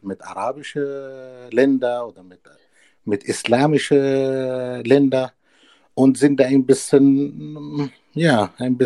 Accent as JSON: {"language": "German", "country": "Egypt", "said": "ich komme ursprünglich aus Ägypten"}